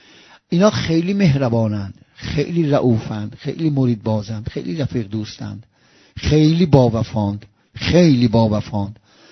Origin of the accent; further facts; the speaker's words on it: Isfahan, Iran; و متاسفانه من اصفهان که شهر خودم خبر دارم